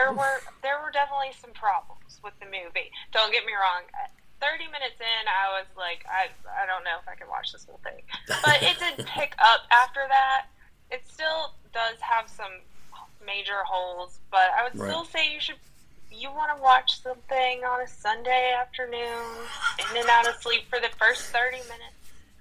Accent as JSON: {"language": "English", "region": "the South", "country": "United States", "said": "Well, you know, I'm from the South, and we do have some dialects like that."}